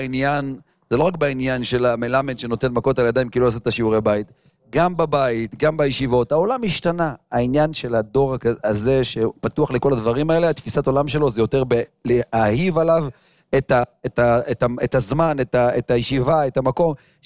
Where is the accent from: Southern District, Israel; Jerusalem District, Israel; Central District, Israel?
Jerusalem District, Israel; Jerusalem; אני גדלתי בשכונת ארנוף פה בירושלים.